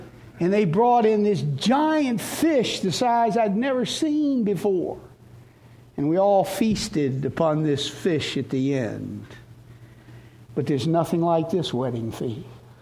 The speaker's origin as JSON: {"language": "English", "town": "Henrico", "region": "Virginia", "country": "United States", "tie": "born or raised there", "said": "I was a suburbanite from Henrico, grew up right in this area."}